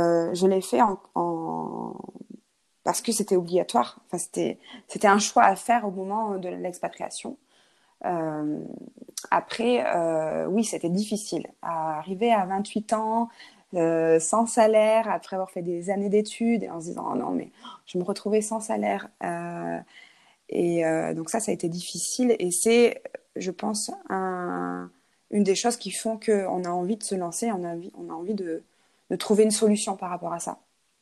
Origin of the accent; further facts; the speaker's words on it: Clermont-Ferrand, Auvergne-Rhône-Alpes, France; now in Monterey, United States; moi, je suis native d'Auvergne et Clermont-Ferrand, au milieu des volcans. J'ai pas du tout grandi autour de belles plages californiennes comme on a aujourd'hui ici, à Monterey.